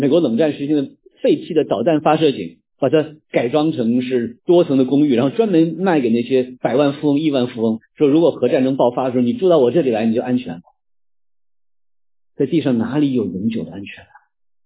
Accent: China; now in United States; 我们从这个亚洲，从国内刚来到北美，看到美国这边盖房子

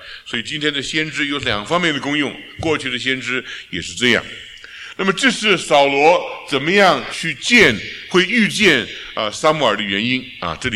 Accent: China; 我心里想，我们中国人也蛮光荣的

